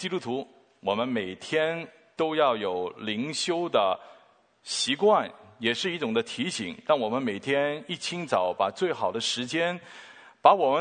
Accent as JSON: {"language": "Chinese", "country": "Hong Kong", "tie": "born or raised there", "also_born_or_lived": "Taiwan", "moved": "as an adult", "lives_now": "Canada", "said": "其实我是生在香港哈，我是香港背景，但是我大概20岁我就来了加拿大。曾经有一段的时间呢，我是住过台湾，跟我爸爸还有我们家人哈，我们家人都住过台湾。"}